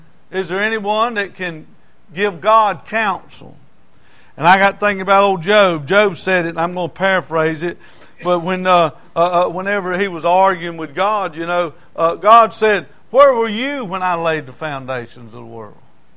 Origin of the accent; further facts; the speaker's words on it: Lancaster, South Carolina, United States; because I grew up in Lancaster, South Carolina, and went to school down there.